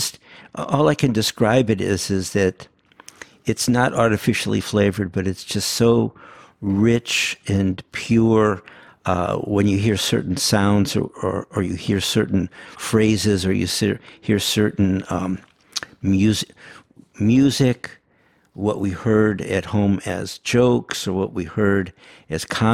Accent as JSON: {"language": "English", "town": "St. Louis", "region": "Missouri", "country": "United States", "tie": "born or raised there", "said": "We were definitely growing up in St. Louis, but it wasn't Ozzie and Harriet."}